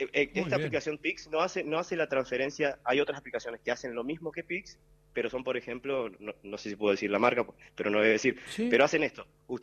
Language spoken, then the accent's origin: Spanish; San Francisco, Córdoba, Argentina; soy de San Francisco. San Francisco está al límite con Santa Fe, entonces